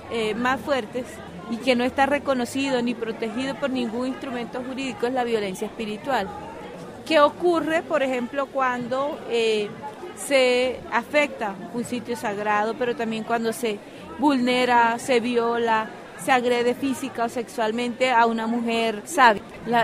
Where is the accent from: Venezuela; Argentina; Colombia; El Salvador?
Colombia; Cesar